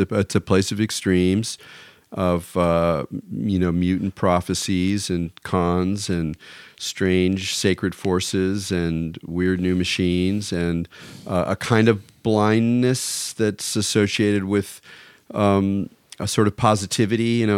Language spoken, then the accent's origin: English; California, United States; it's been interesting for me as a Californian who's been thinking about California and enjoying it and exploring it my whole life